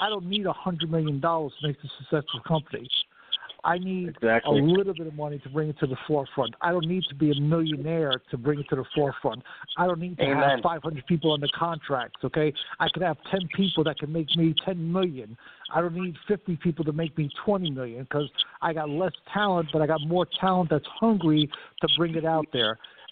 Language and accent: English; Mount Vernon, New York, United States; from Mount Vernon, New York with a big vision and a big dream.